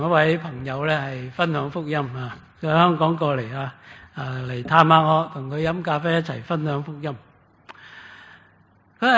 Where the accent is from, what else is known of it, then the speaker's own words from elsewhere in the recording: Australia; 你同我作为澳洲人